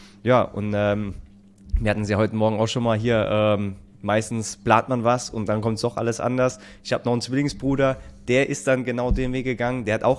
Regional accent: Rhineland-Palatinate, Germany; Freut mich, dass ich als Pfälzer hierher kommen darf in den hohen Norden. … Ich bin dynamische 34 Jahre jung.

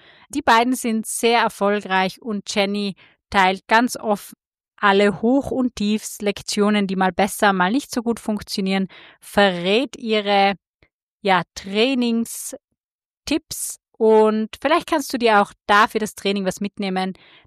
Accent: Tyrol, Austria; sagt man bei uns in Tirol

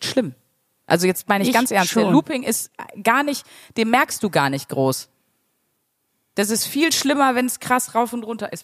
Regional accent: North Rhine-Westphalia, Germany; aber ich bin ja aus dem Ruhrgebiet

